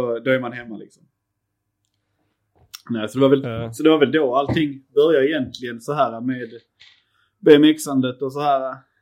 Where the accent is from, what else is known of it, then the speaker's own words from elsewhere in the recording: Arlöv, Skåne, Sweden; also born or lived in Kävlinge; Jag är uppväxt i Arlöv. En liten håla utanför. Och sen när man, fan vad, när man börjar sjuan tror jag, då flyttar vi till Kävlinge.